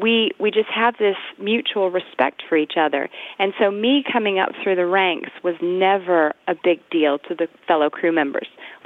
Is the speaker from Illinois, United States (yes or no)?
no; Augusta, Georgia, United States; also born or lived in San Francisco / Michigan / London / Texas; I mostly grew up in Augusta, Georgia.